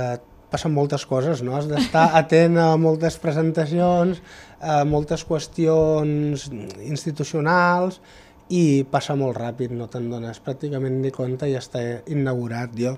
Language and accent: Catalan; Catalonia, Spain; me'n podia anar a la província de la qual provinc, perquè mm-hmm sóc del Penedès.